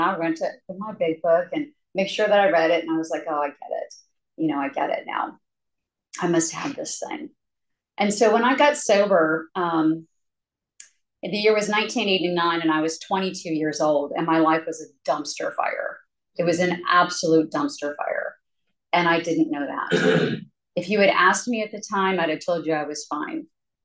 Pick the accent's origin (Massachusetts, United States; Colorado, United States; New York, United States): Massachusetts, United States; Boston; I'm from Boston, Massachusetts, and my family literally came over on the Mayflower. I mean, I come from a long, old family in New England.